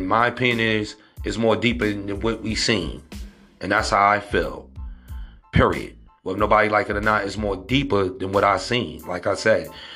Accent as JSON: {"language": "English", "town": "New York City", "region": "New York", "country": "United States", "said": "because I come from New York City, where we are very aware of y'all city, and I'm sure y'all very aware of ours"}